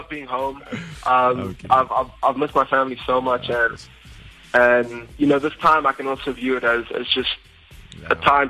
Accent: South Africa; because as a South African, you know, we're tough and we don't give up easily.

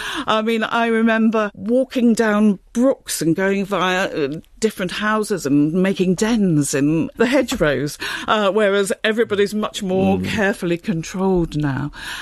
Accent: East Midlands, United Kingdom; So I come from Derbyshire

